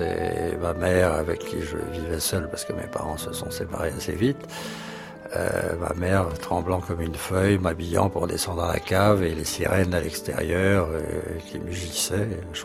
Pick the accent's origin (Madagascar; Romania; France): France; Paris, Île-de-France; Je suis né à Paris, mais j'avais des grands-parents italiens, d'où l'origine de mon nom, et du côté de ma mère, suisse.